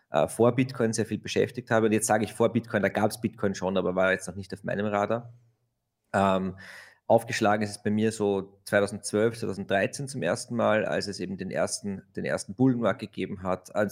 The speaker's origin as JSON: {"language": "German", "country": "Austria", "said": "Ich bin Österreich, wie man hören kann. Sitze hier in Wien, auch wenn im Hintergrund die Plakate aus Tirol hängen."}